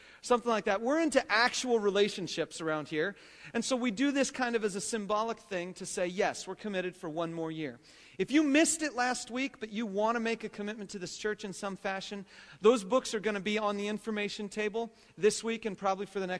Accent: California, United States; I was raised in California

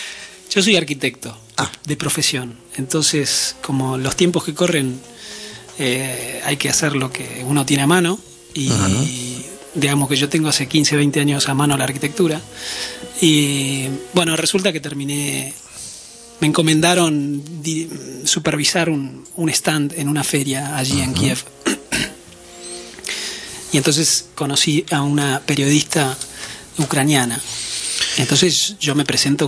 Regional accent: Buenos Aires, Argentina; De Buenos Aires.

